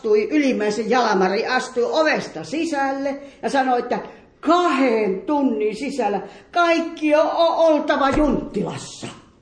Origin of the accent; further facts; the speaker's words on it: Savukoski, Lapland, Finland; Kuoskun kylästä ja Savukosketa Lapista.